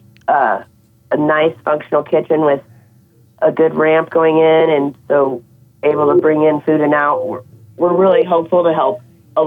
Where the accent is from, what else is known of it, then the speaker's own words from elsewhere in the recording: Craig, Colorado, United States; it was pretty depressing driving by after growing up in Craig and seeing that really nice little brick building shut down.